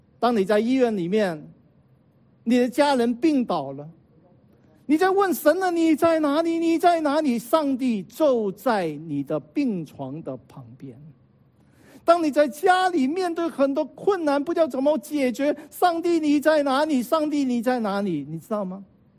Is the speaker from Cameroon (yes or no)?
no; China; 我们中国人讲放下身段啊